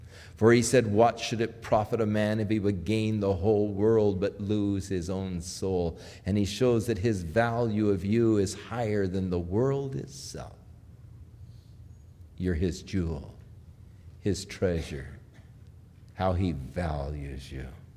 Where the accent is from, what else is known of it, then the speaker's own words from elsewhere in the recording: Ventura, California, United States; You know, as a kid, I grew up in Ventura.